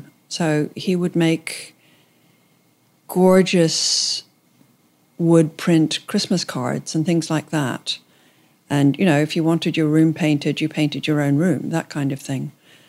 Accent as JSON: {"language": "English", "country": "Ireland", "tie": "born or raised there", "said": "because I grew up in Ireland in a family that didn't have much money"}